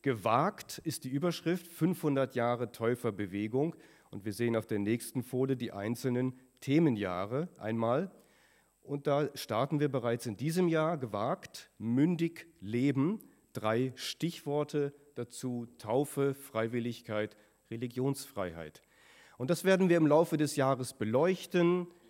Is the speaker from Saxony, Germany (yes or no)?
no; North Rhine-Westphalia, Germany; born there; Ganz unbedarft habe ich als gebürtiger Westfale, als ich über den neuen König gepredigt habe